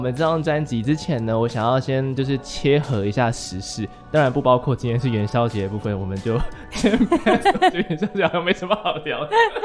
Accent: Taichung, Taiwan; 我是台中人，而且我是海线的台中人。

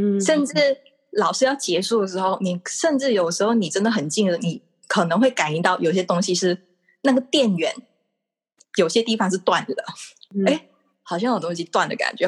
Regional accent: Malaysia; now in Taiwan; 其实你也知道我是马来西亚人，对不对？我当年就是2012年6月来台湾

